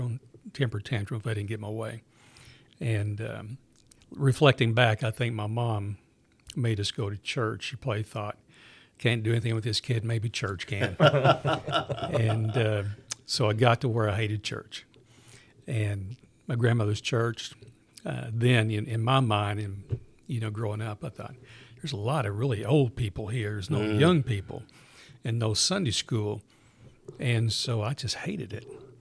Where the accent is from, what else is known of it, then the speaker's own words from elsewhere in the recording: Springdale, Arkansas, United States; Well, I was born and raised in Springdale, Arkansas.